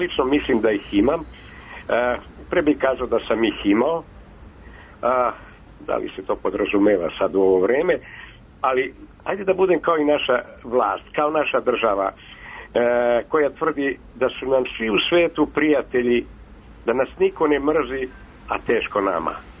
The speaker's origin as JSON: {"language": "Serbian", "country": "Serbia", "said": "mi smo takvi Srbi."}